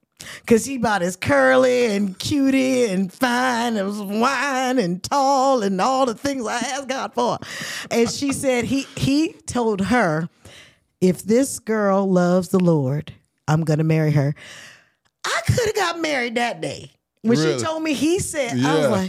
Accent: Oakland, California, United States; He doesn't make me want to get up and beat the hell out of him. Because I'm from Oakland.

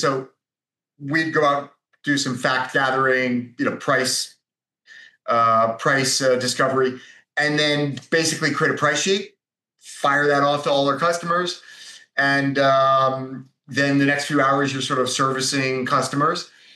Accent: Rhode Island, United States; now in Lisbon, Portugal; I'm from Rhode Island.

